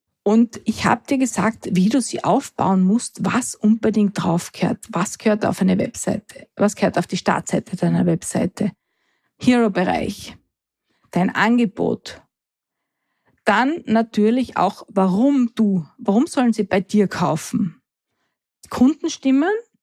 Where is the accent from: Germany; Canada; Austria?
Austria; bei uns in Österreich